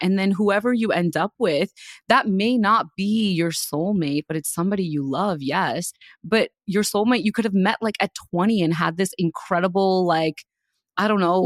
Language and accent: English; India; my entire family's Hindu. I was raised in India.